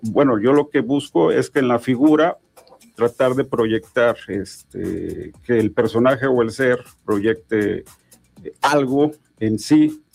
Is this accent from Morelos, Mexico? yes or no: yes; Zacatepec, Morelos, Mexico; Sí, soy de Zacatepec.